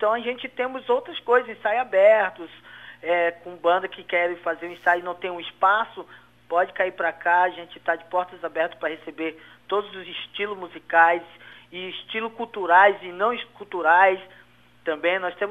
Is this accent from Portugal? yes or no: no; Guinea; now in Espírito Santo, Brazil; eu como sou africano de Guiné-Conakry